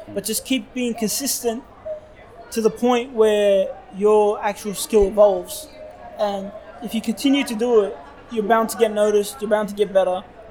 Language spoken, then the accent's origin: English; Australia; We're Australian.